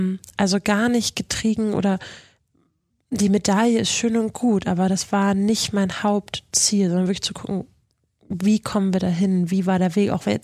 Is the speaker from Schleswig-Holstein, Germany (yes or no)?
yes; Kiel, Schleswig-Holstein, Germany; meiner Heimat Kiel